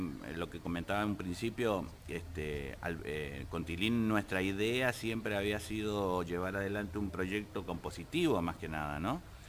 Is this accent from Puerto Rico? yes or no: no; Valentín Alsina, Buenos Aires Province, Argentina; also born or lived in Guayaquil, Ecuador; salimos de gira con mis viejos, me tuvieron en Guayaquil, pasé por Ecuador y volvimos a Valentín Alsina.